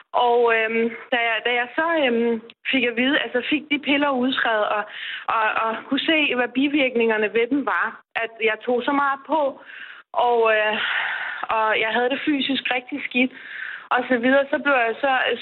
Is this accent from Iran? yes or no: yes; Iran; Danish is a second language; jeg kommer jo fra Mellemøsten, jeg er iraner